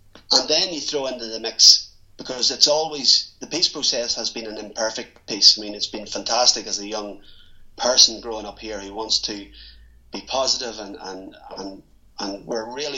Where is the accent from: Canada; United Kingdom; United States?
United Kingdom; Northern Ireland; Northern Ireland throws a number of challenges into the pot for Westminster, and I just think, I mean, me personally, I'm not sure what we contribute to Westminster in general. I mean, we're technical